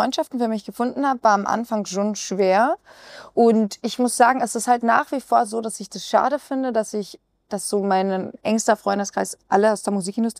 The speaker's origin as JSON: {"language": "German", "country": "Austria", "said": "ich bin ja aus Österreich."}